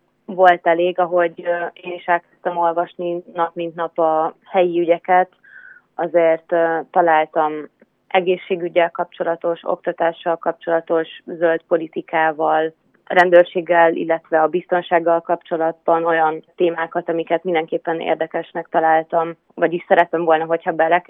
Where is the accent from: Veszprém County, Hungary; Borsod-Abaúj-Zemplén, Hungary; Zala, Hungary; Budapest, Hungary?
Budapest, Hungary; Fővárosi származású vagyok. Igen, Budapesten élek.